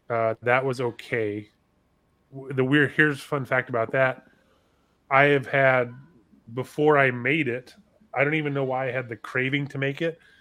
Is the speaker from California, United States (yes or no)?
yes; California, United States; But admittedly, as a Californian, I believe we are supposed to get